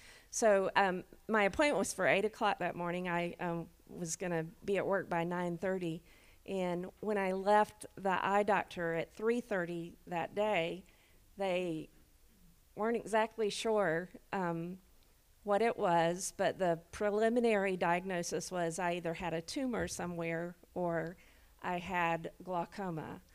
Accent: Georgia, United States; I was in Savannah, Georgia at the time. I'm originally from Georgia

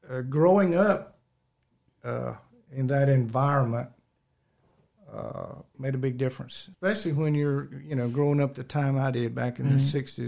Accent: South Carolina, United States; He was quite an influence in the Baptist church that I grew up in South Carolina.

